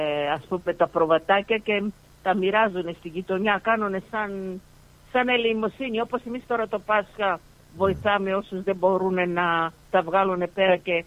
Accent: Sudan; μεγάλωσα και γεννήθηκα, βλέπεις, στο Σουδάν

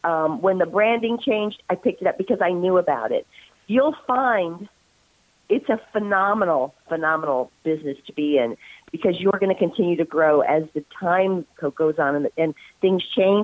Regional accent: Houston, Texas, United States; if anybody here from Houston is listening, I love working in my hometown.

